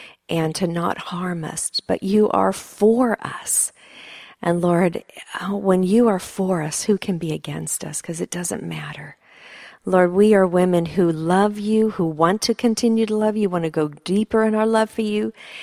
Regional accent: Sweden; also born or lived in United States / Germany; now in Santa Barbara, United States; And I was born and raised in Sweden, and then partially in America, and then we spent 7 years in Germany. And now we've been back in Santa Barbara for the last 3 years.

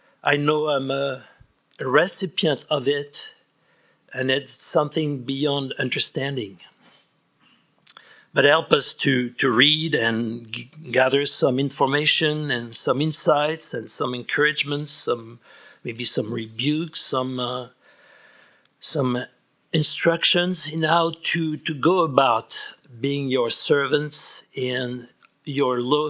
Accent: Nice, Provence-Alpes-Côte d'Azur, France; English is a second language; Second, I'm from France. You know, you're going to exchange information, and then you'll ask me, where are you from in France? You know, I'm dark place on the French Riviera, you know, Nice.

